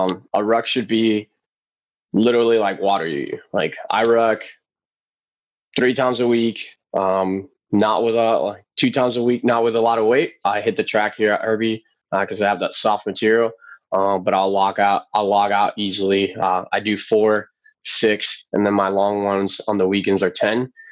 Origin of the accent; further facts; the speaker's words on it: Puerto Rico; I'm from Puerto Rico. I'm like, we swim.